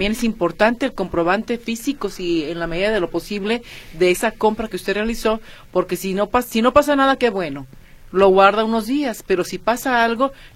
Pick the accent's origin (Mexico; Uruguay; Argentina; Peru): Mexico; Y como mexicanos también decimos, ay, no, ¿para qué leemos la garantía o para qué leemos las instrucciones?